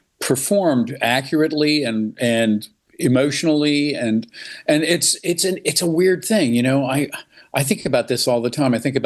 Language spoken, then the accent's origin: English; Winston-Salem, North Carolina, United States; It's absolutely part of the pantheon for all of us growing up in Winston-Salem.